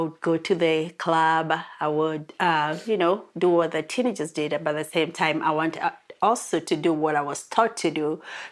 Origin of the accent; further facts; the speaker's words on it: Kenya; English is a second language; I was born in Kenya, mm-hmm, raised up by a Christian family.